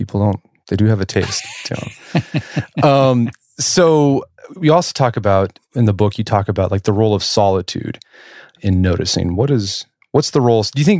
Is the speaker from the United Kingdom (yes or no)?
no; Oklahoma City, Oklahoma, United States; You know, I grew up in Oklahoma City, and we did our banking at the Murrah building that, uh-huh, you know, was bombed.